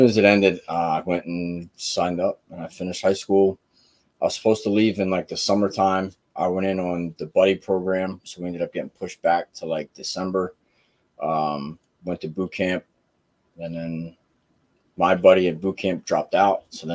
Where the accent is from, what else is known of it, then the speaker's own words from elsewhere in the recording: Hatfield, Pennsylvania, United States; From Hatfield here, went to North Penn, graduated 03.